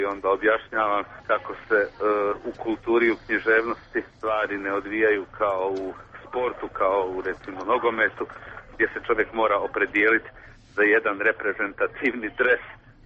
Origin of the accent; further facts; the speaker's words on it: Sarajevo, Federation of Bosnia and Herzegovina, Bosnia & Herzegovina; moved away; ja sam odlaskom iz Sarajeva zapravo manje više izgubio mjesto koje bi mogao uopće nazvati